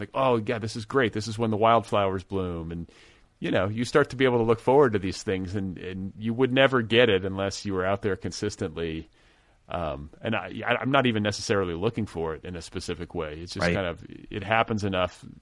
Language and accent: English; Midwest, United States; I grew up in the Midwest too, so I totally